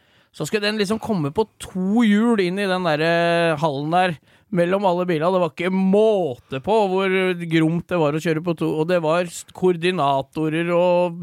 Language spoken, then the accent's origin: Norwegian; Lillestrøm, Akershus, Norway